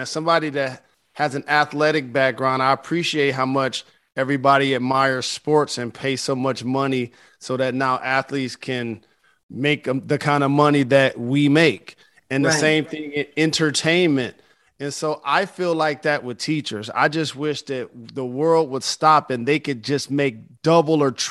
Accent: Detroit, Michigan, United States; Can you tell the world about my hometown? Please give us some love about the impact of Motown music in that era of Black culture and on your life.

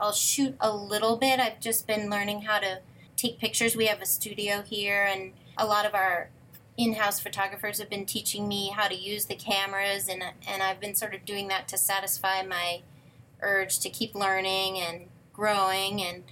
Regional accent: New York City, New York, United States; I grew up in New York City, so it's not something that was a part of my everyday life

